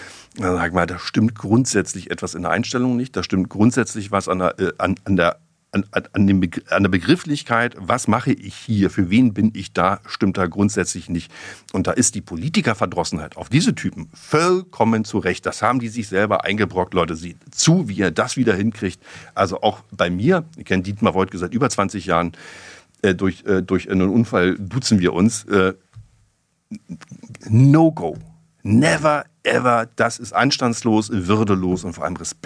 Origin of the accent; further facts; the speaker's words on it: Brandenburg, Germany; Brandenburg, meine alte Heimat, sitzt da politisch in der Grütze